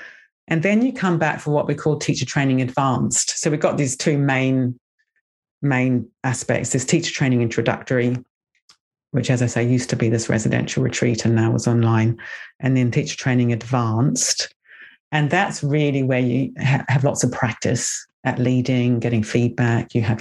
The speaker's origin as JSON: {"language": "English", "country": "New Zealand", "tie": "born or raised there", "said": "You know, I grew up in New Zealand in the 70s."}